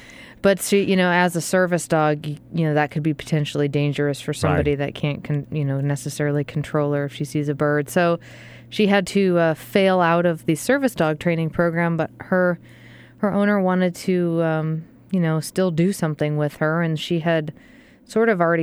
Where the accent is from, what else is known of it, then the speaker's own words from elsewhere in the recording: New England, United States; My blood has thinned. I'm from New England, so...